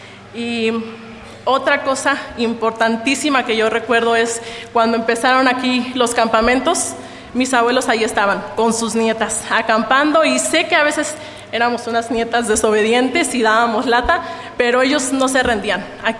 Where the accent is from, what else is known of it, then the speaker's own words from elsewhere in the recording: Pátzcuaro, Michoacán, Mexico; somos de Pátzcuaro y mis abuelos llegaron ahí a vivir hace muchos años. Mis papás ahí se casaron, mis tíos también, pero después mis abuelos se mudaron a Morelia